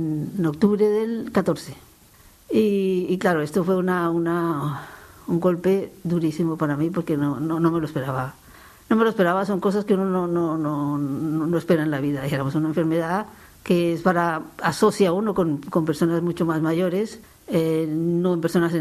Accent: Colombia; moved away; also born or lived in Italy; Soy de origen colombiano, allí en Colombia trabajé en cuidado intensivo neonatal. En Italia estuve en un hospital de cirugía cardíaca

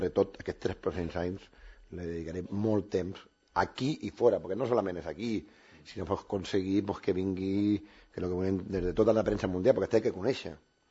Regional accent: L'Hospitalet de Llobregat, Catalonia, Spain; Jo quan vaig començar sortint del meu barri allà a Santa Eulàlia, a l'Hospitalet, era impossible pensar tot això.

